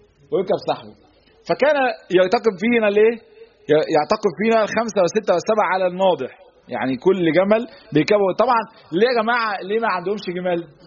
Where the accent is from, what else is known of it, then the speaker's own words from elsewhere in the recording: Egypt; احنا دايما عندنا في مصر بيقول لك ايه الله يخرب